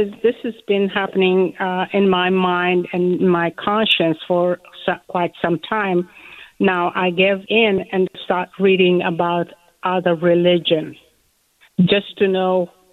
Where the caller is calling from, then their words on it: Upland, California, United States; I'm from Upland, California.